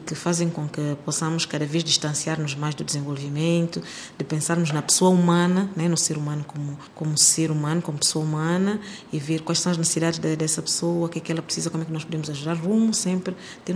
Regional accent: São Tomé & Príncipe; Por isso é que eu digo que eu sou São Tomense

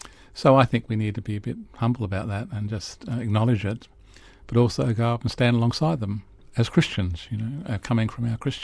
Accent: South Australia, Australia; I think there is a great consciousness in Australia, and I come from South Australia where climate change is actually already evident.

